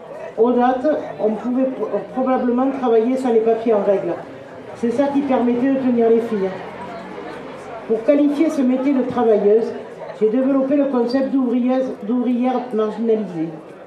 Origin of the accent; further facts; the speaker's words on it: France; born there; Moi-même, je suis née en France, mais j'ai gardé la carte de séjour jusqu'en 1996. La date d'entrée en France, c'était ma date de naissance.